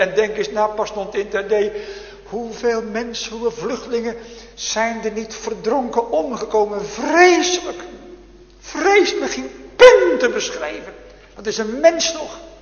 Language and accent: Dutch; South Holland, Netherlands; born there; maar waar ik geboren ben. Vlak bij Rotterdam, bombardement.